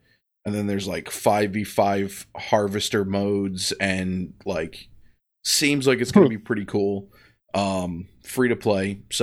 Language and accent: English; Ohio, United States; I mean, I still wear shorts because I'm from Ohio.